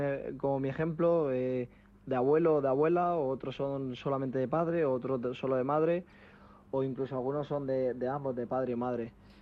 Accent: Spain; born there; mi padre y mi madre nacieron en España, yo también nací en España, pero mi abuelo de parte de madre, nació en Guinea Ecuatorial y conocían a mi abuela que es gallega

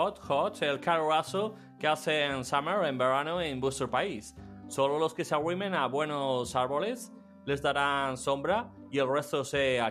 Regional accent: United States; Hay otro refrán que tenéis vosotros, que debéis saber vosotros, que sois los españoles, yo soy americano, como los fritos de maíz.

